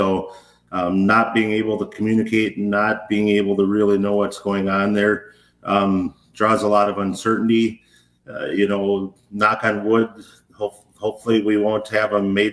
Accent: Cashton, Wisconsin, United States; born or raised there

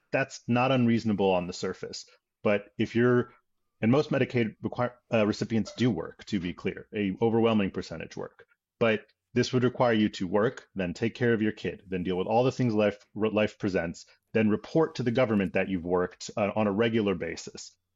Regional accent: Philadelphia, Pennsylvania, United States; he held a press conference on Wednesday in Philly, shout out to my hometown

